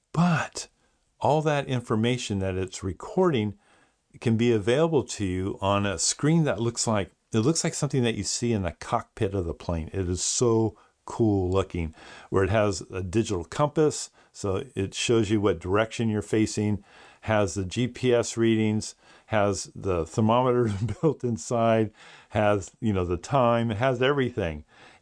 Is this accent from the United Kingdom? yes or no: yes; Bath, South West England, United Kingdom; even in my hometown of Bath in the UK